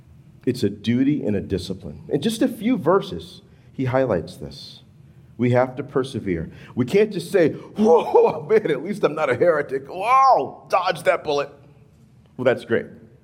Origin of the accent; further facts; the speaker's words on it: the South, United States; And I'm from the South. We're like, you know, deep frying cures everything, right?